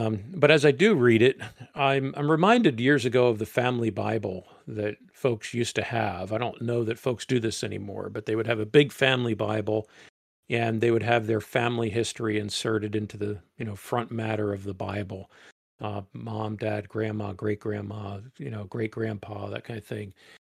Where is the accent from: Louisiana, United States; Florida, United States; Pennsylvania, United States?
Pennsylvania, United States; Philadelphia; I grew up in Philadelphia area and would occasionally venture out that way.